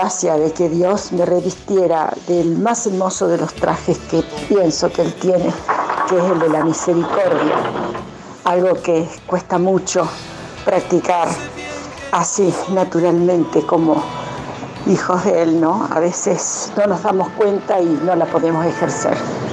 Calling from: Villa Cañas, Santa Fe, Argentina; de Villa Cañas

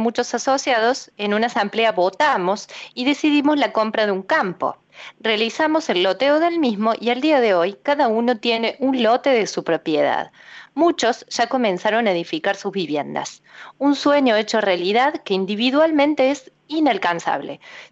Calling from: Villa Constitución, Santa Fe, Argentina; soy de Villa Constitución, Santa Fe.

